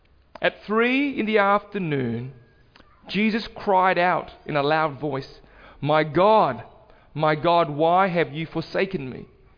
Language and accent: English; Australia; I grew up in Australia.